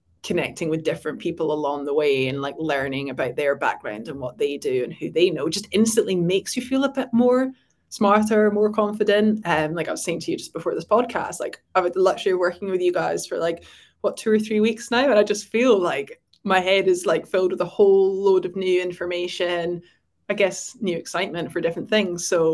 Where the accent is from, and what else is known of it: Scotland, United Kingdom